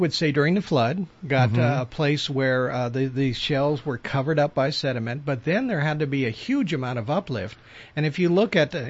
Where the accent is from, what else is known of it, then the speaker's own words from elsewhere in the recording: Los Angeles, California, United States; like I'm from Shaky Town, Los Angeles